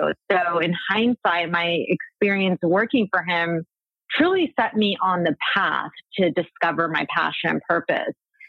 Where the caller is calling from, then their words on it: New York City, New York, United States; I am calling from New York City.